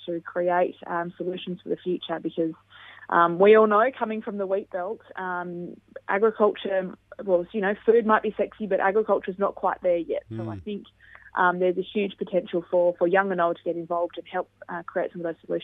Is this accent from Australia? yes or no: yes; Australia; also born or lived in Papua New Guinea; I lived up there for a couple of years volunteering with AusAid as an Australian with Australian Volunteers International